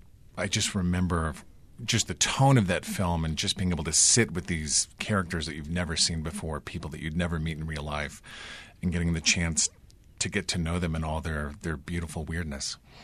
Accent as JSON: {"language": "English", "town": "Preston", "region": "Idaho", "country": "United States", "tie": "born or raised there", "said": "And we went up to my hometown in Preston to shoot the film on like a weekend."}